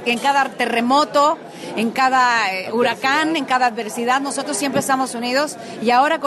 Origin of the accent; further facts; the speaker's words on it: Mexico; lo importante es que nos unamos como mexicanos por primera vez en mucho tiempo